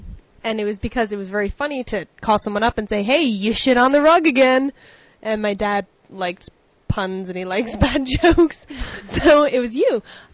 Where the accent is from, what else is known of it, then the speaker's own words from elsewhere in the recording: New York, United States; It reminds me of breakfast, and not only that, it reminds me that I'm a New Yorker.